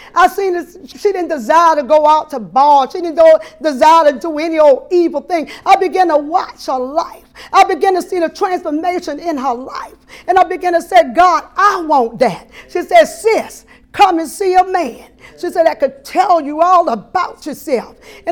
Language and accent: English; Slidell, Louisiana, United States; I was raised in Slidell, Louisiana, in a little place called Bayou Paquet. I love Slidell.